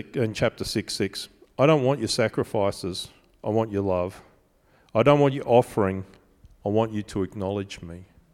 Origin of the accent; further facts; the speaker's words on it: Australia; I slept in a car because I'm Australian and that's how we tour England.